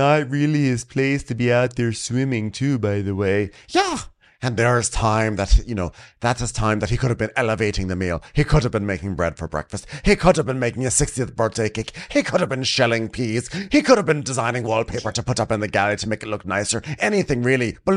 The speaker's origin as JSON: {"language": "English", "country": "Canada", "said": "I'm Canadian."}